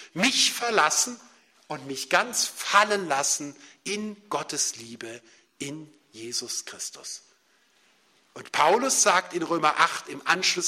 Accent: Cologne, North Rhine-Westphalia, Germany; born there; geboren bin ich ja in Köln

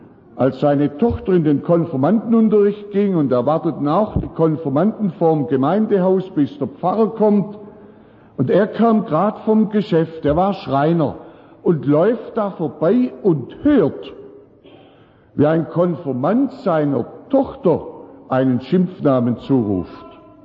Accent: Ruith, Germany; Ich war in dieser Woche am Donnerstagabend in meiner Heimat in Ruith.

